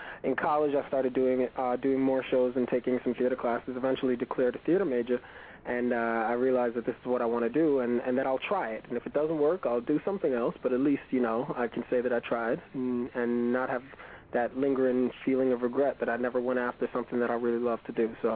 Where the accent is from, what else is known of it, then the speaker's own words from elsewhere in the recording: Brooklyn, New York, United States; I'm a Brooklyn born and raised native, and I grew up in the Flatbush area, Flatbush Midwood Flatlands area, Brooklyn.